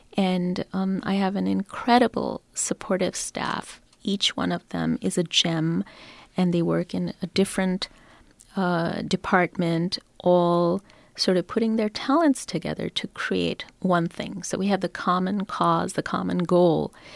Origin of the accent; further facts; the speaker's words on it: India; I come from India, which is a very beautiful, colorful culture, and I sort of grew up watching a lot of the movies